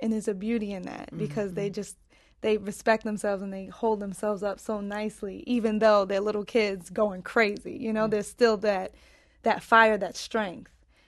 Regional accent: Brooklyn, New York, United States; Because I am from Brooklyn myself, and there's just, I know I already have the New York edge that people have told me I have.

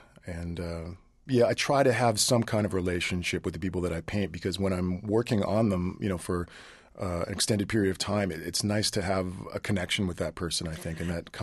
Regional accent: Canada; growing up in Canada, there was there wasn't really a lot to do because the winters were long.

